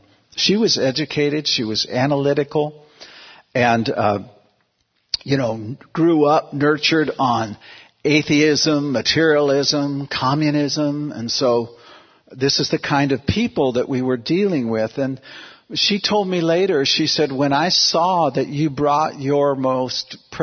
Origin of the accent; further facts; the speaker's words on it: Seattle, Washington, United States; I remember as a kid, I grew up in Seattle, and the high school I went to was on Capitol Hill, if you know Seattle